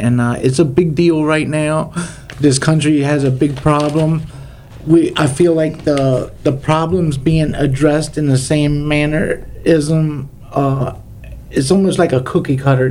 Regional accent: Maryland, United States; I'm from St. Mary's County, Maryland, Southern Maryland. I was born and bred up there.

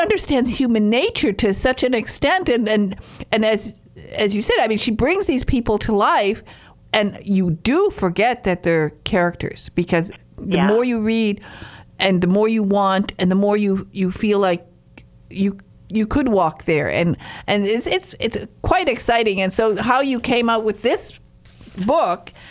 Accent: Michigan, United States; moved away as an adult; now in England; When I was 21, I moved from Michigan. I moved to England and bought a house 30 minutes from Steventon.

